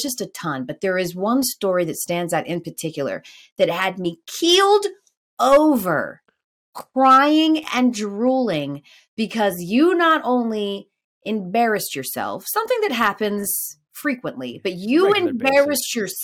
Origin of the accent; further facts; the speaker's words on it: Atlanta, Georgia, United States; Being that I'm born and raised in Atlanta.